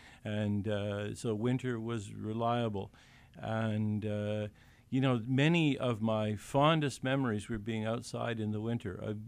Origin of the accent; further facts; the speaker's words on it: Canada; I'm a Canadian, so it was cold where I was.